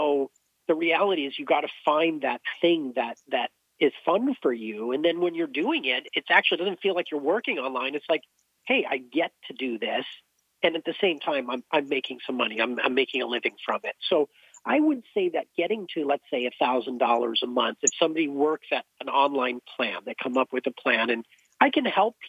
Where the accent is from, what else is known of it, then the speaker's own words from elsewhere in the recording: California, United States; I lived in Massachusetts when I was 19 for school for a year. I grew up in California.